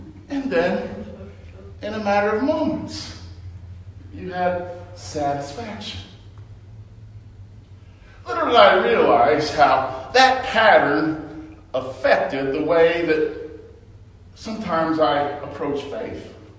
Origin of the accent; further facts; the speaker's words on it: Beloit, Ohio, United States; I grew up in Beloit, Ohio. Actually, the suburb of Westville, I'm sure.